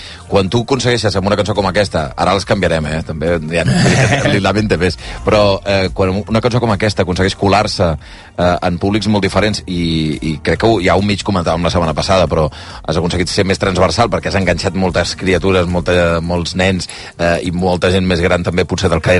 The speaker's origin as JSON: {"language": "Catalan", "town": "Sabadell", "region": "Catalonia", "country": "Spain", "said": "que jo soc de Sabadell i estic alimentant la cosa."}